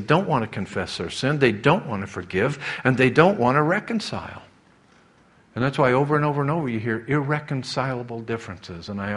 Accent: Missouri, United States; I'm from Missouri, the show me state.

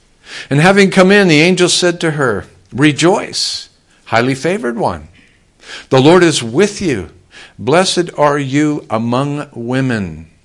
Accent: Massachusetts, United States; Oftentimes I tell people where I'm from. I'm from Massachusetts, and I always follow that up with, "Can any good thing come out of Massachusetts?"

